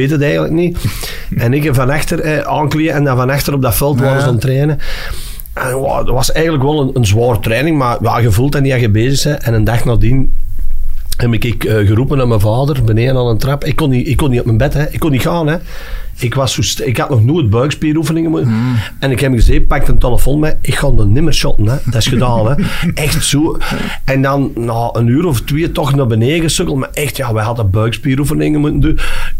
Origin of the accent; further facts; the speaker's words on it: Dessel, Antwerp, Belgium; Dus ik kwam van Dessel, hij kwam dan van Soestel waarschijnlijk.